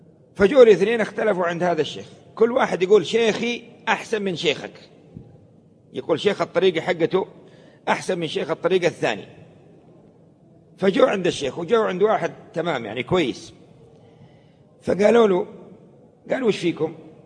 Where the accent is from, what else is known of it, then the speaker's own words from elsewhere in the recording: Mecca, Makkah Province, Saudi Arabia; الدرزن يسمونه عندنا في مكة الدرزن يعني 12.